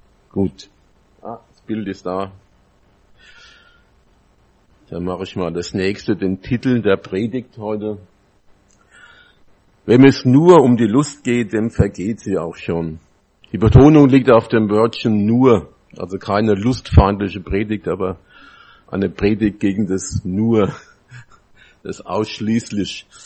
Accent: Oberkreuzbach, Hesse, Germany; born there; Ich bin geboren in Oberkreuzbach im Odenwald, wohne in Großzimmern, bin 64 Jahre alt, von Beruf Erzieher, seit fast einem Jahr in Rente. Ehrenamtlich Prediger, meistens in evangelischen Kirchen

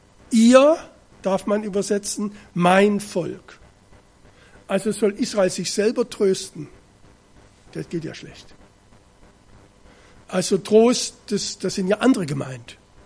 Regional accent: Germany; ich komme aus Deutschland. Ich bin hier mit einer kleinen Gruppe Christen.

